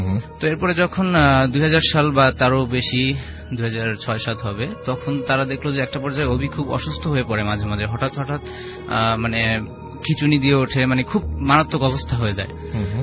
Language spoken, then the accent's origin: Bangla; Khulna, Khulna Division, Bangladesh; now in Dhaka, Bangladesh; খুলনা থেকে আসছি, বর্তমানে ঢাকাতেই থাকি।